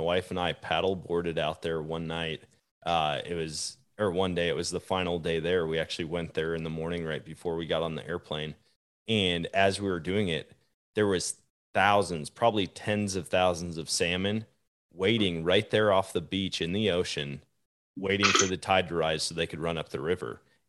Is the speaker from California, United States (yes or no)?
no; Eau Claire, Wisconsin, United States; I grew up just down in Eau Claire. I had never been to Duluth.